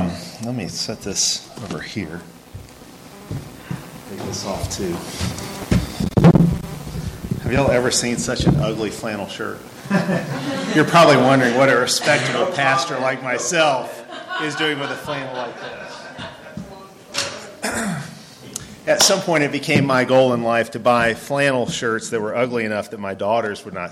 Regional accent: Chicago, Illinois, United States; I grew up in Chicago. I went to a large public school.

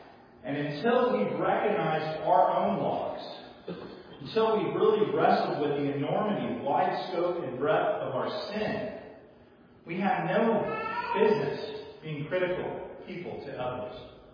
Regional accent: California, United States; because we're from California, and we still have to use the lingo, even though we're former Californians

